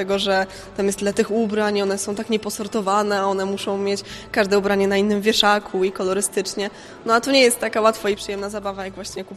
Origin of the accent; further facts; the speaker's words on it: Wrocław, Lower Silesian Voivodeship, Poland; ja jestem z Wrocławia